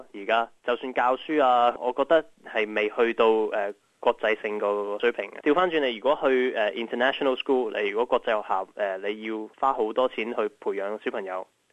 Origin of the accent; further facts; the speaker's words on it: Australia; 但係我係一個外籍人啦，我係澳洲人，係可以去泰國教英文。